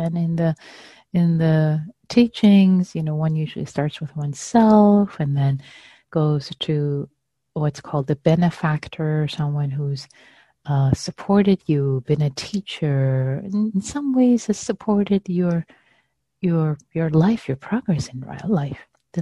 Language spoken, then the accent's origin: English; Iran; when I was growing up in Iran